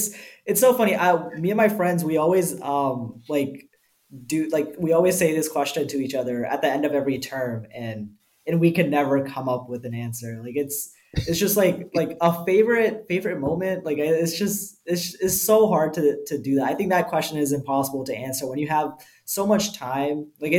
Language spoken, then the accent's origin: English; South Carolina, United States; I was from South Carolina. I go to college in New Hampshire.